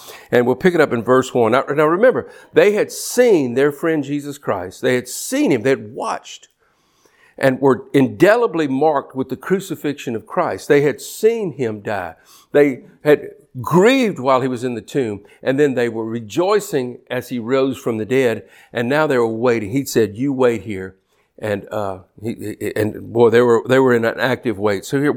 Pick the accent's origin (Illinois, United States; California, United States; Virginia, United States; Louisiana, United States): Louisiana, United States; Baton Rouge; of course, we're from the Baton Rouge area, and it was a huge effect.